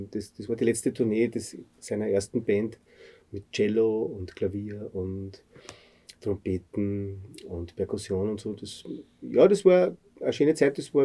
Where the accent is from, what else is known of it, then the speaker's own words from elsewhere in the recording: Herzogenburg, Lower Austria, Austria; auch wenn ich in meiner alten Heimat Herzogenburg auftritt oder Kirchberg